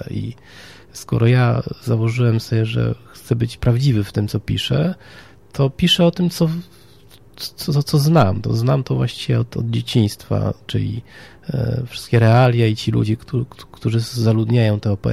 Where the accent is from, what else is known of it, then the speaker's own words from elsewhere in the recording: Warsaw, Masovian Voivodeship, Poland; pochodzę ze Śródmieścia. Najpierw mieszkaliśmy jeszcze jako dziecko na ulicy Krochmalnej, potem przeprowadziliśmy się na Waliców, no więc to jest jakby tuż przy Grzybowskiej, ścisłe centrum miasta.